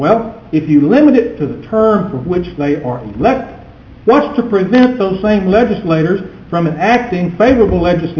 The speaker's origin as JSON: {"language": "English", "town": "Angleton", "region": "Texas", "country": "United States", "said": "I'm from Angleton, Texas"}